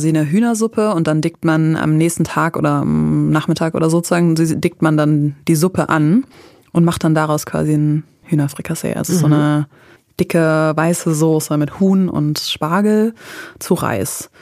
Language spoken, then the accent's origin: German; Uetersen, Schleswig-Holstein, Germany; ich komme halt so aus dem Landkreis Elmshorn-Pinneberg. Ich komme eigentlich aus Uetersen. Das ist so eine kleine Stadt in Pinneberg bei Elmshorn. Und da habe ich aber auch echt nicht so lange gewohnt, weil wir eben viel umgezogen sind.